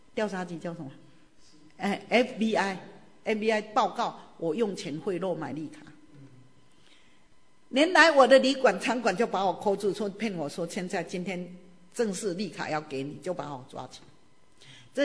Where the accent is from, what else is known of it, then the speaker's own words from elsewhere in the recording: Taiwan; 一般我们台湾人的想法